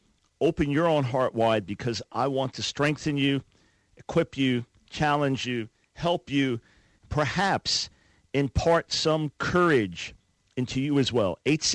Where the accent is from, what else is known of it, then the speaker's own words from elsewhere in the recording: New York, United States; Frank and I are, Frank's New Jersey, Mitchell's New Jersey, I'm from New York.